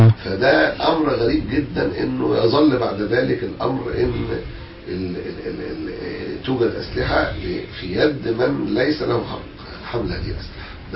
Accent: Egypt; احنا مواطنين مصريين

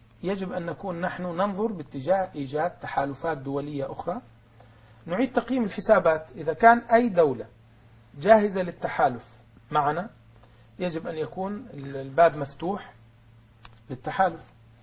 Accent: Syria; نحن كسياسيين سوريين نمثل الحالة السورية كثوار سوريين

